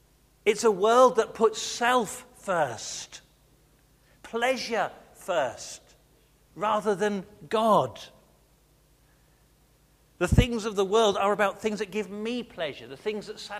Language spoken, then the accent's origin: English; East of England, United Kingdom; we're also, most many of us, born and bred in Suffolk, aren't we?